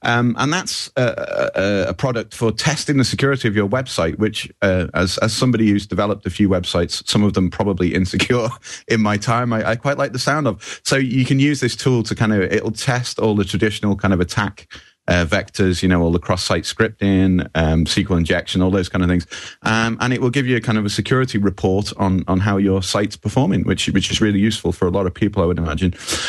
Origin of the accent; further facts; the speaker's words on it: United Kingdom; We're too British about this. That's what it is.